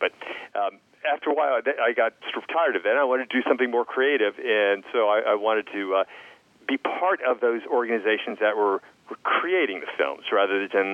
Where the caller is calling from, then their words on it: Hollywood, California, United States; I'm calling you, I'm talking to you from Hollywood, where I can report it's a beautiful sunset.